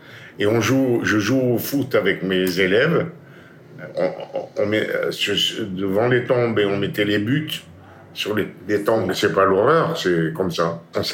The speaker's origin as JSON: {"language": "French", "country": "Algeria", "moved": "yes", "lives_now": "France", "said": "Même sur le bateau, quand on a quitté l'Algérie, mon seul... mon seul espoir, c'était de connaître un autre monde pour les jeunes."}